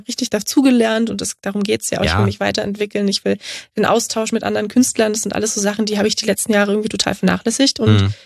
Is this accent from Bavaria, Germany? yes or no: yes; Straubing, Bavaria, Germany; Vielleicht nach Straubing, das ist meine Heimatstadt.